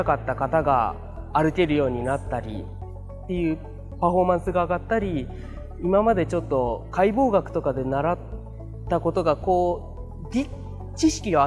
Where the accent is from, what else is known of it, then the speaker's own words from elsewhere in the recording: Yamaguchi, Japan; 山口県から来ました。